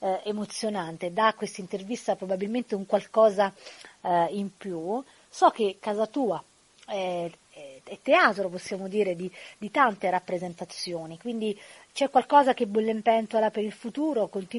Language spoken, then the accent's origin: Italian; Lacedonia, Campania, Italy; a Lacedonia, nella mia terra natale, anche se ad Avellino